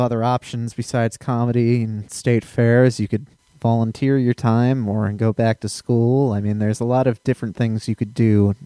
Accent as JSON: {"language": "English", "region": "New Hampshire", "country": "United States", "tie": "born or raised there", "said": "Grew up in the southwest corner of New Hampshire."}